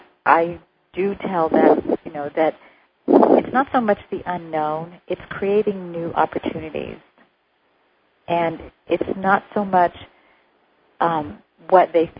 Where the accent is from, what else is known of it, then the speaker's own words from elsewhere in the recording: France; And I grew up in France, so I do speak French.